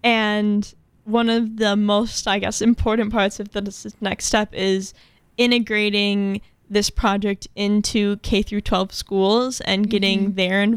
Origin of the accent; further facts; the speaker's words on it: Racine, Wisconsin, United States; I'm from Racine, so